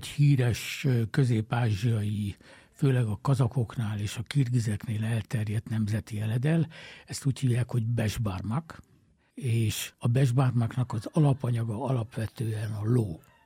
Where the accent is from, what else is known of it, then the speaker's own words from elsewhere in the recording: Hungary; magyarok vagyunk